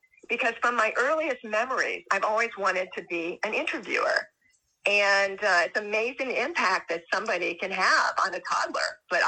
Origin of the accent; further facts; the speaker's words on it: Brecksville, Ohio, United States; also born or lived in Cincinnati; I spent most of my childhood in Brecksville, Ohio. But we spent a couple of years, I was born in Cincinnati